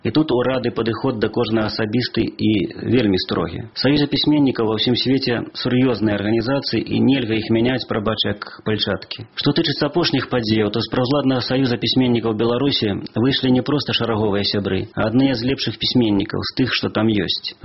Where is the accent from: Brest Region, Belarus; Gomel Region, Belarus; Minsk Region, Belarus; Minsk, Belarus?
Gomel Region, Belarus; Я сам з Гомельщини довгий час там працював і ведаю ситуацію у творчому сяродку